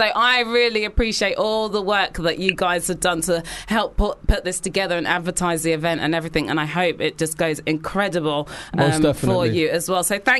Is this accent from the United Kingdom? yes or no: yes; London, United Kingdom; which I just thought was offensive as a Londoner, because it just showed clearly you know nothing about British culture.